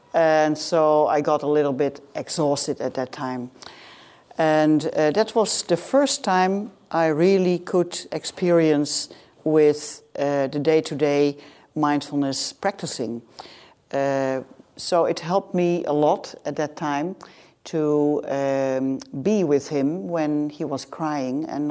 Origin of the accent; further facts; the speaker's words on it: Netherlands; I'm from Holland, from the middle of Holland.